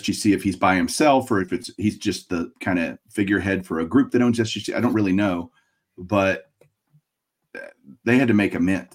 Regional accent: Texas, United States; you're from Arizona, I'm from Texas.

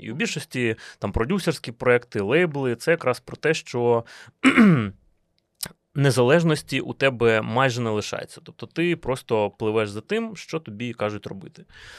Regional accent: Kyiv, Ukraine; бо я як киянин, знаєш, для мене це не прям константа

